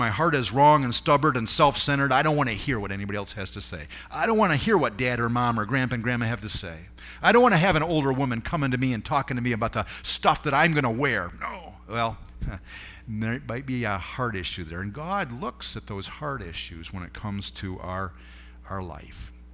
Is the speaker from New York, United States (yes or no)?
yes; Homer, New York, United States; I grew up in Homer, New York.